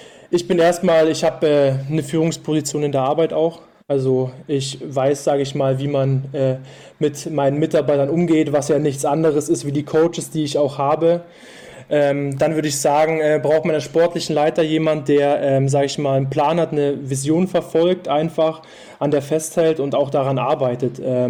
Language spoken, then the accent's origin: German; Dresden, Saxony, Germany; Ich komme aus Dresden, ja, und bei denen ist Fußball ganz, ganz groß geschrieben